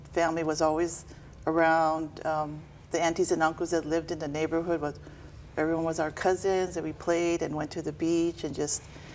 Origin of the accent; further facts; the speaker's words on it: Nanakuli, Hawaii, United States; I grew up in Nanakuli, born and raised there, born in 58, so Farmington Highway was two lanes.